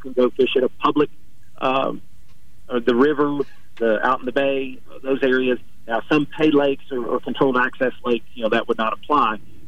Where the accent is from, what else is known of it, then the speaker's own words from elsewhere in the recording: Kentucky, United States; born there; now in Alabama, United States; I was born in Kentucky, live in Alabama.